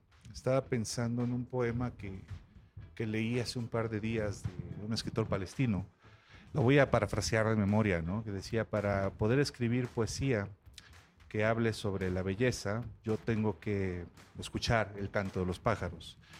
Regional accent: Jalisco, Mexico; Yo que vengo de Jalisco puedo decirles que tenemos ya varios años con una problemática de muertos espeluznante

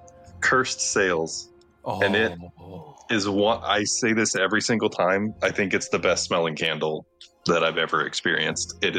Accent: Midwest, United States; I'm from the Midwest, so I'm sure that there's plenty of things that I say.

